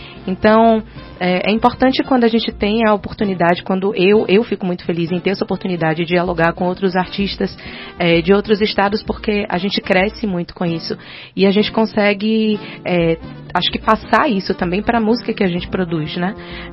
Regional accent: Bahia, Brazil; E a Bahia, principalmente eu falo da Bahia porque eu sou de lá e eu posso falar com mais propriedade de onde eu venho.

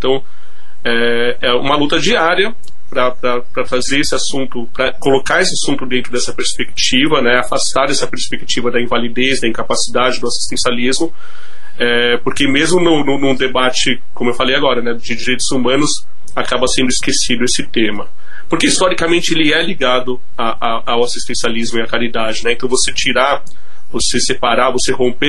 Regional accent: São Paulo, Brazil; moved away; E quando eu sou de São Paulo, e quando eu me mudei para cá

